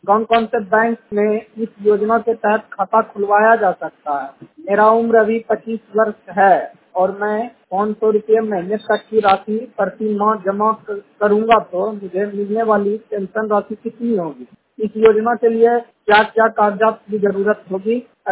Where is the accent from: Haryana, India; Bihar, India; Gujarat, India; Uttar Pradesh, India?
Bihar, India; Haveli Kharagpur; Haveli Kharagpur Munger district का निवासी हूँ।